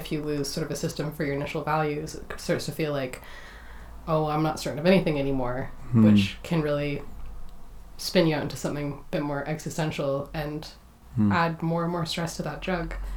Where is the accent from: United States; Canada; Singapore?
Canada; now in Manchester, United Kingdom; when I grew up in Canada.